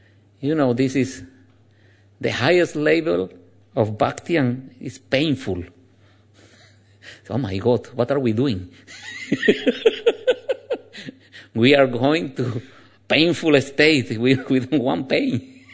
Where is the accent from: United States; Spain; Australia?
Spain; Andalusia; accent: Anglaluz; English is a second language; I have a special accent of English. It is called Anglaluz. It's because I'm from Andalusia. So we have a special accent there.